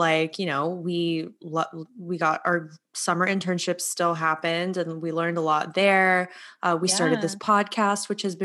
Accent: California, United States; We're so Californian.

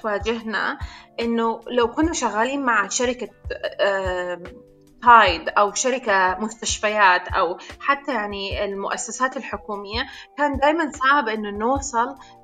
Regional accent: New Zealand; also born or lived in Khartoum, Sudan; now in Dubai, United Arab Emirates; أنا تولدت في الخرطوم بس تربيت في نيوزيلندا وهسا عايشة في دبي.

